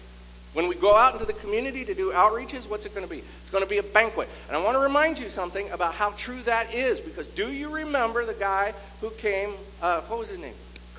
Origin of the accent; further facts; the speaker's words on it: Scotland, United Kingdom; I'm Scottish, okay?